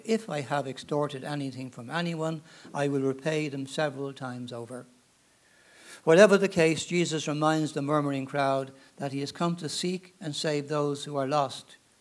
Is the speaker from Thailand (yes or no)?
no; Ireland; now in United States; And I'm from Ireland, as you probably gather from my accent.